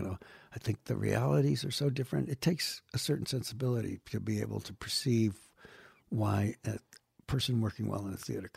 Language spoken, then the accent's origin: English; New York, United States; people in my hometown in Western New York State don't seem to realize it.